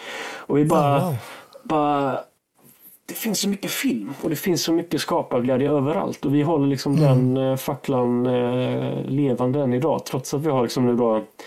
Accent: Lejet, Halland County, Sweden; Nere i gamla köpstad Lejet där jag växte upp, en liten fiskeby skulle man kunna säga, söder om Varberg.

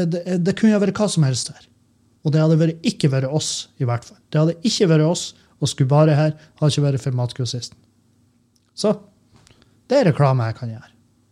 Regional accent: Halsa, Møre og Romsdal, Norway; halsa, der jeg kommer fra.

